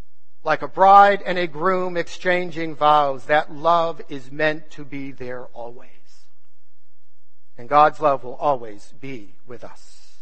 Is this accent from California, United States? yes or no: no; Massachusetts, United States; I was awarded a 4-year full scholarship to a college in my home state of Massachusetts.